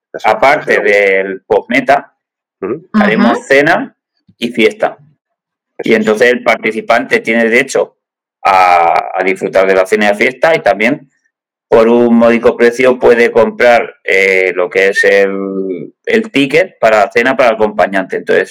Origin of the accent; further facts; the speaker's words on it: Riópar, Castilla-La Mancha, Spain; A ver, yo soy de Riópar